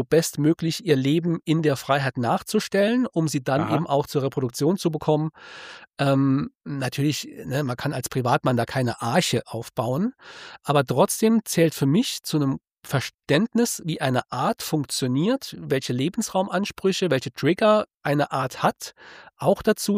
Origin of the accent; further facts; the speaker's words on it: Saarland, Germany; ich bin im Saarland geboren und aufgewachsen, habe das Saarland bisher nur auf Reisen verlassen. Das zwar immer wieder, aber ich bin einfach Saarländer. Ich glaube, manchmal hört man es vielleicht auch noch